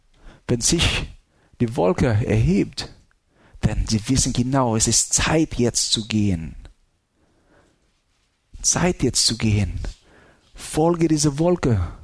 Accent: Philippines; Ich habe eine Geschichte von meiner Kindheit auf den Philippinen.

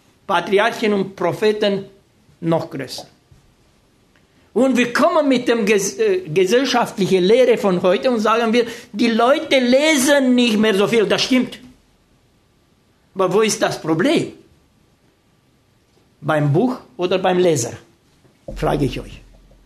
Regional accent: Romania; now in Germany; Ich war in einer Universität in den USA und ich sagte, wir kommen aus Deutschland, aber ursprünglich stammen wir aus Rumänien.

